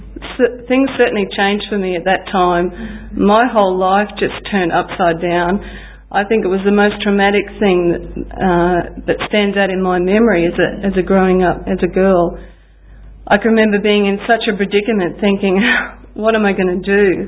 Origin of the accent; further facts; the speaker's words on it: Maryborough, Queensland, Australia; born there; I was born in Maryborough in Queensland, which is about 4 hours drive up from Brisbane, for any of those who are not sure where that is.